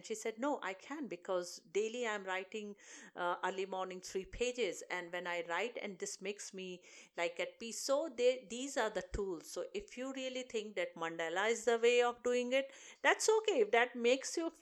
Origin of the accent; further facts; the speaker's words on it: Basingstoke, South East England, United Kingdom; from Basingstoke, and I have got a page